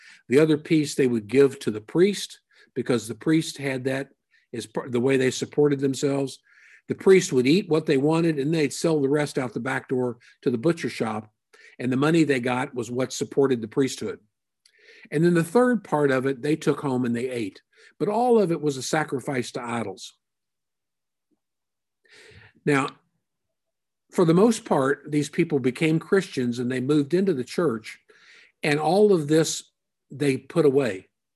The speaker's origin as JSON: {"language": "English", "region": "Kentucky", "country": "United States", "tie": "born or raised there", "said": "I know Vicki and I grew up in Kentucky, and other than fast horses and beautiful women, there's a couple of other things that Kentucky's known for."}